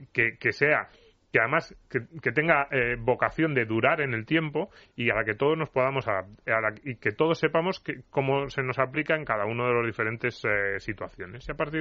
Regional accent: Almería, Andalusia, Spain; es que soy de Almería, entonces esto más o menos lo conozco

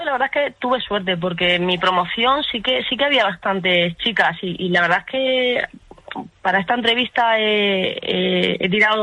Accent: Canary Islands, Spain; moved away as an adult; now in Madrid, Spain; Yo soy de Canarias, soy de Tenerife.

